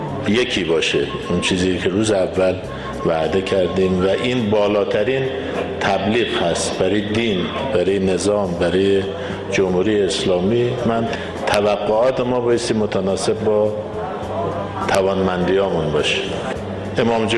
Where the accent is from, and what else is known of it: Iran